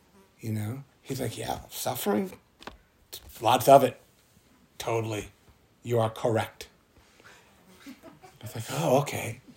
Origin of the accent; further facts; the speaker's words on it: New England, United States; I like to use the story because I'm from New England and I love New England maple syrup.